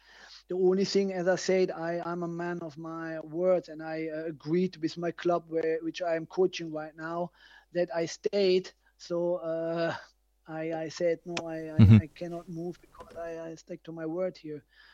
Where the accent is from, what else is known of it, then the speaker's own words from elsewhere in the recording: Aachen, North Rhine-Westphalia, Germany; English is a second language; He's from my hometown here in Aachen, but he lives over in Scotland.